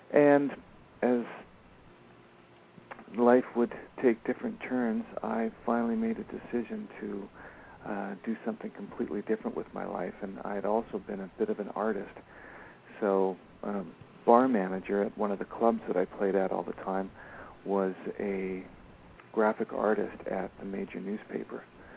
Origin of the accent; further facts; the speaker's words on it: Victoria, British Columbia, Canada; I moved away from my hometown, which was Victoria, B.C., and I drove to Vancouver, and I joined a band.